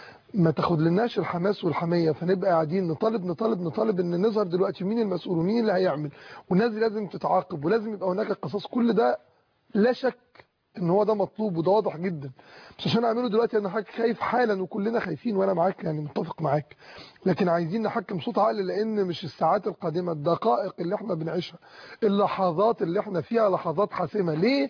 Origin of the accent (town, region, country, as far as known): Egypt